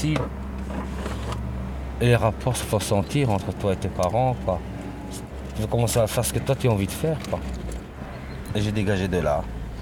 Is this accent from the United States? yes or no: no; Morocco; Ah, moi, je suis marocain.